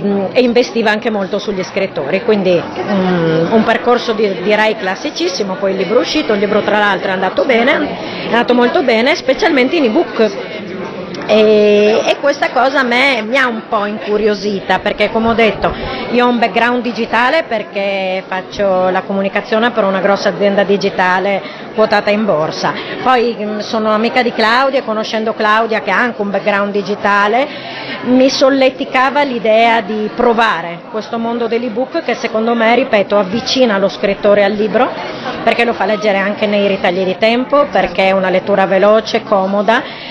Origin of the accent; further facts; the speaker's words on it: Friuli-Venezia Giulia, Italy; perché noi veniamo dal Friuli